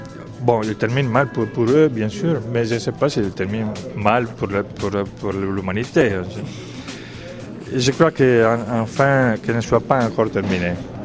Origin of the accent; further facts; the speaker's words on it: Italy; Comme je suis italien, je ne me permets pas de juger